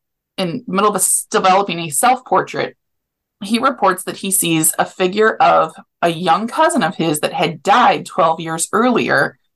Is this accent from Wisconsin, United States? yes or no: no; Topeka, Kansas, United States; this may not correlate because I grew up in Topeka. So in Topeka, when it got cool, the hot air balloons would go up.